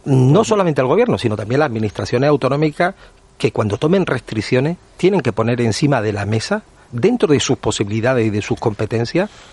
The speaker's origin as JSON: {"language": "Spanish", "region": "Andalusia", "country": "Spain", "said": "Bueno, lo digo como andaluz que soy."}